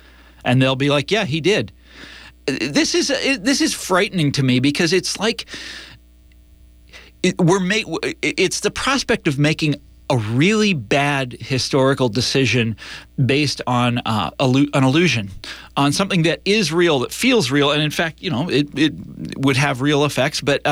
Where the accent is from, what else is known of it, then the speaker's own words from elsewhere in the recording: Kansas City, Missouri, United States; the country that I was born into had strong unions. I'm from Kansas City. Unions were very strong there.